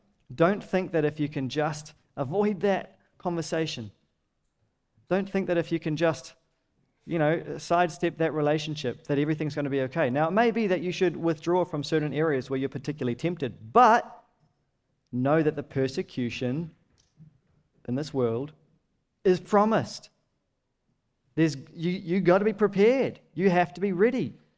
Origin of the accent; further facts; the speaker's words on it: New Zealand; Now I know that we're in an easy season as Kiwi Christians.